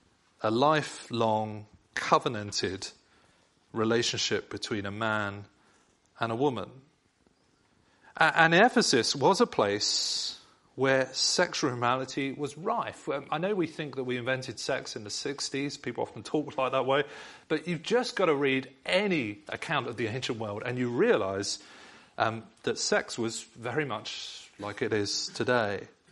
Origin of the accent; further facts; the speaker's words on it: England, United Kingdom; now in France; because I'm not French, I'm English